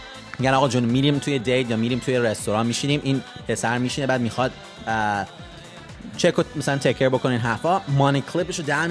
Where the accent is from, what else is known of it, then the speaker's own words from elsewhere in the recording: Iran; ما ایرانی هستیم